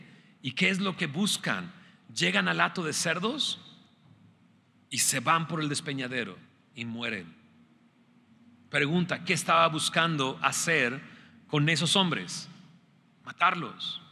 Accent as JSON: {"language": "Spanish", "country": "Mexico", "said": "cómo somos los mexicanos buenos para eso"}